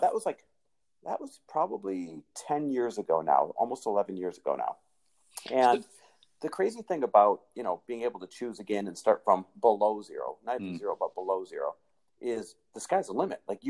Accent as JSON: {"language": "English", "region": "Midwest", "country": "United States", "tie": "born or raised there", "said": "Midwest born and raised, and like the really cool thing about being born and raised in the Midwest is you're given things like a great work ethic and good family values"}